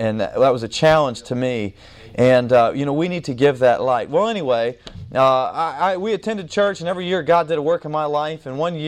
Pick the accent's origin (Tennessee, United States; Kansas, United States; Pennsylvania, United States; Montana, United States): Kansas, United States; I understand you got some flag controversies down here, but I'm from Kansas.